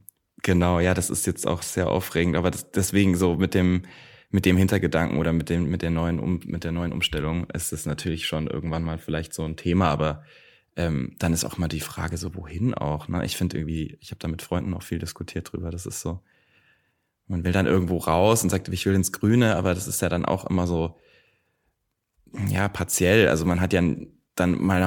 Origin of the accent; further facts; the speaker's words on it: Roth, Bavaria, Germany; Ich komme aus der Nähe von Nürnberg, aus Roth.